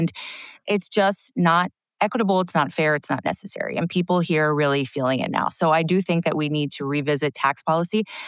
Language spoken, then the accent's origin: English; Miami, Florida, United States; born there; first language Spanish; English is a second language; They met and married in Miami, Florida. That's where I was born. Spanish was my first language. Learned to speak English in school.